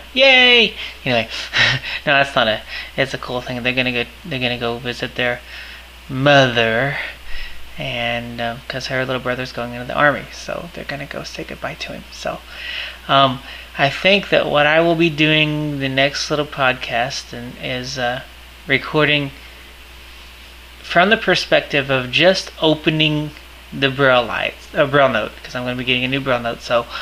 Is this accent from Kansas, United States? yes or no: yes; Wichita, Kansas, United States; I'm from Wichita, Kansas.